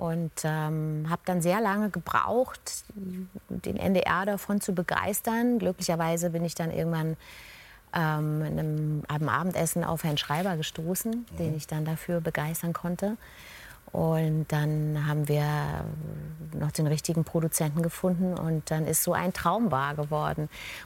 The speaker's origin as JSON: {"language": "German", "region": "Bavaria", "country": "Germany", "said": "Ich bin ja Bayer."}